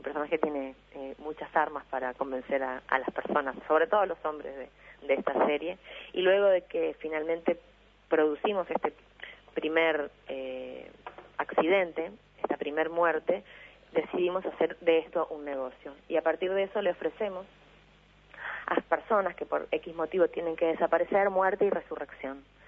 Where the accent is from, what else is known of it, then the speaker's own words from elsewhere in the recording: Uruguay; bueno, yo, que soy uruguaya